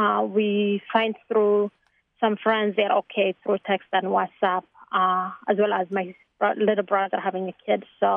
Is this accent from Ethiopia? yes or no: yes; Tigray, Ethiopia; there is actually war going on in Ethiopia, too. I'm from Tigray.